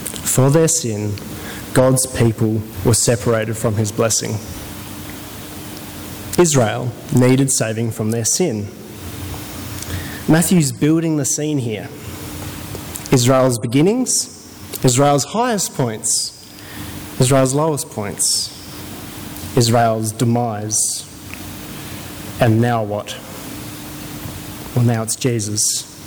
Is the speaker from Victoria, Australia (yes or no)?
no; Bankstown, New South Wales, Australia; born there; I wasn't born in Britain. I was born in Bankstown.